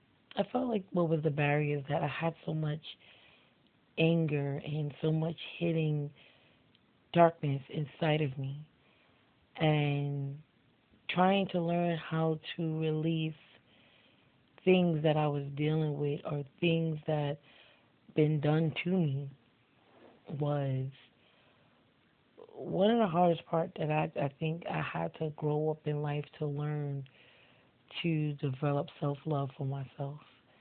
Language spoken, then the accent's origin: English; Queens, New York, United States; I'm from Queens, New York.